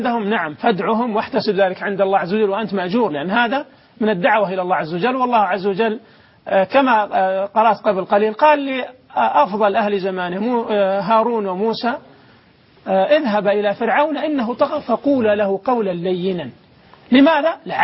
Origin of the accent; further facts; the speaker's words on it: Saudi Arabia; يا أخي عندنا في السعودية أكثر من 1,300,000 عانس